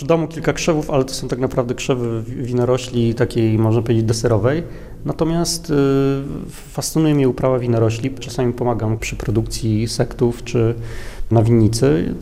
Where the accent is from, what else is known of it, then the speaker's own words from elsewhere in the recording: Zielona Góra, Lubusz Voivodeship, Poland; also born or lived in Wrocław; Jestem rodowitym zielonogórzaninem, także urodziłem się tutaj w tym mieście, tutaj się wychowałem, spędziłem większość swojego życia, chociaż była też dłuższa przerwa, bo na studia wyjechałem do Wrocławia.